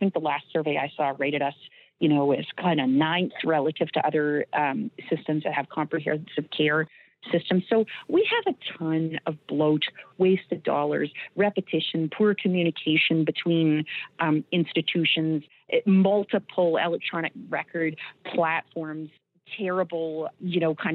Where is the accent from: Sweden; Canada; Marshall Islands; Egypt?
Canada; So I think it is actually one of the great delusions that COVID has revealed for us as Canadian physicians.